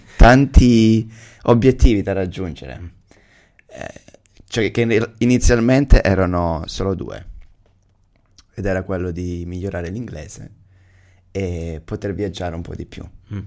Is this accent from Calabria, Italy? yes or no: yes; Badolato, Calabria, Italy; moved away as an adult; now in Australia; Da quale parte dell'Italia vengo? Calabria, okay. Un paesino nel mezzo della Calabria, parte ionica, Badolato.